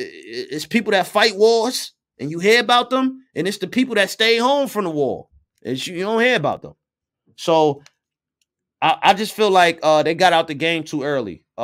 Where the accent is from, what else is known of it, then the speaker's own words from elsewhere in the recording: Atlanta, Georgia, United States; need to be on there, and I'm from Atlanta.